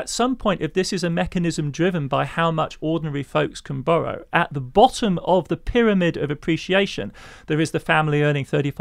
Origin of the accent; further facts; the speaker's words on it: Germany; also born or lived in England; I mean, I was born in England, I moved to Germany in the early 70s, to West Germany.